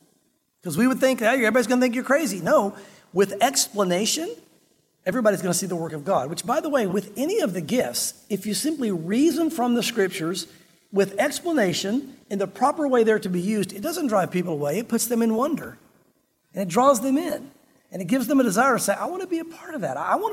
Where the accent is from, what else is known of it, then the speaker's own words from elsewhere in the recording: the South, United States; I'm from the South, all right? So I can do that.